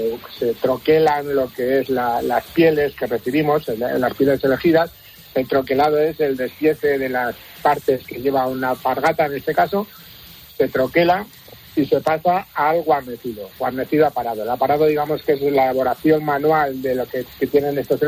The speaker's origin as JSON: {"language": "Spanish", "town": "Arnedo", "region": "La Rioja", "country": "Spain", "said": "nosotros somos de Arnedo, mi abuelo, mis padres, mis tíos"}